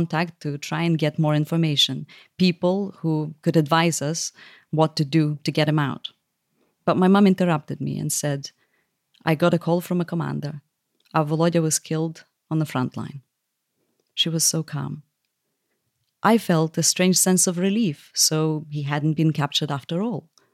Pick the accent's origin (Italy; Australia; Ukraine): Ukraine; Lviv, Lviv Oblast; And I went to my hometown, Lviv, and I went to Kyiv as well.